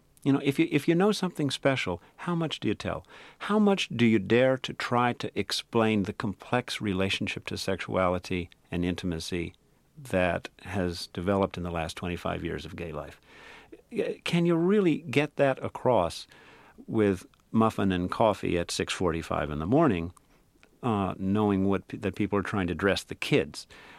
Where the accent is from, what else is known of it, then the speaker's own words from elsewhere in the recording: Kentucky, United States; accent: Kentucky; I sort of slip back into my Kentucky accent a little bit, though it's not real strong.